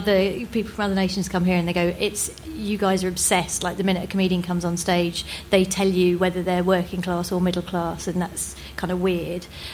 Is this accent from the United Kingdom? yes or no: yes; United Kingdom; And as a British comedian, you kind of go...